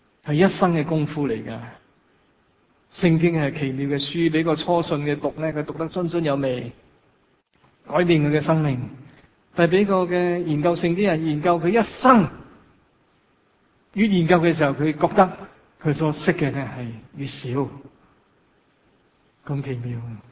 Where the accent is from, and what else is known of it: Hong Kong